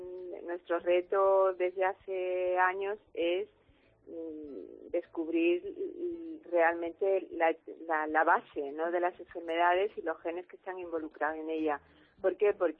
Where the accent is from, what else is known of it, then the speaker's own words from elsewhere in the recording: Seville, Andalusia, Spain; soy de Sevilla.